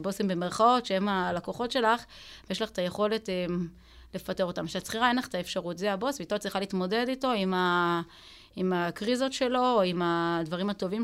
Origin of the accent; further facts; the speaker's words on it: Jerusalem District, Israel; אני גדלתי בשכונה שהיא קצת שעטנז, היום היא כבר יותר חרדית, בית וגן, והיא הייתה שכונה של שעטנז